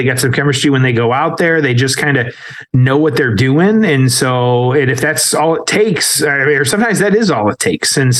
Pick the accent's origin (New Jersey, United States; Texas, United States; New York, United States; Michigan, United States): Michigan, United States; Detroit; in my hometown of Detroit